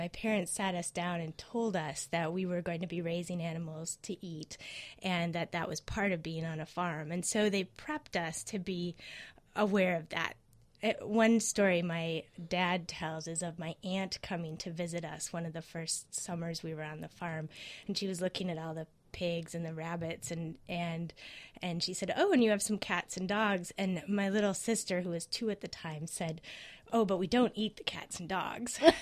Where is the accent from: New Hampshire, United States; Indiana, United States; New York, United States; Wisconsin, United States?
Wisconsin, United States; No, I grew up in a town of 2,500. I actually lived about 4 miles outside of town, and the town itself was one of the biggest towns in the county.